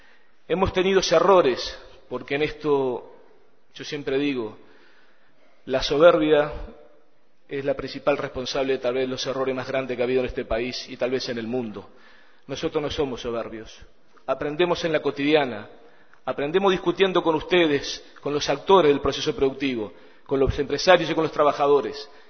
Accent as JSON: {"language": "Spanish", "country": "Uruguay", "said": "poder como uruguayos tener política de Estado"}